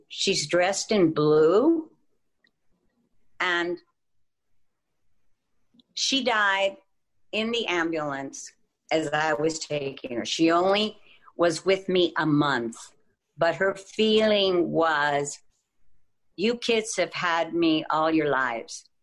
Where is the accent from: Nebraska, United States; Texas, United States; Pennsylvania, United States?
Texas, United States; born there; Well, I was born in Texas. The same midwife that delivered my father delivered me in a very humble home.